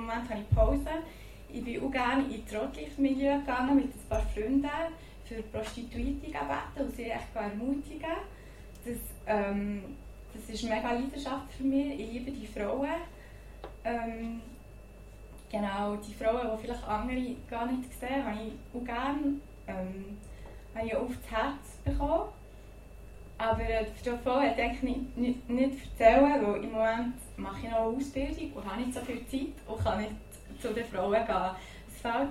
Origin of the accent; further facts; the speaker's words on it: Fribourg, Switzerland; Ich bin im Freiburger Land aufgewachsen, in so einem herzigen Dörfchen in der Nähe von Muttersee.